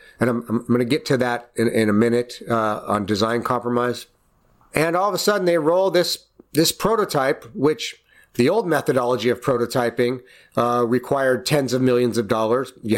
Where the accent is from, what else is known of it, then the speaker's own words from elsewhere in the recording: Detroit, Michigan, United States; I'm still a gearhead. I'm from Detroit. I've automotive heritage.